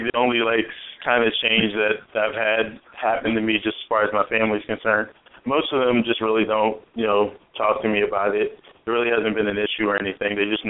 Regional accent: Washington, District of Columbia, United States; From Washington D.C., and I'm currently 27 years old.

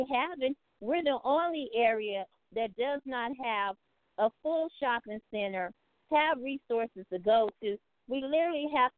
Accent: Fresno, California, United States; growing up in Fresno, you know, Fresno, being on the West Side, going to Edison, and being a college graduate with a degree

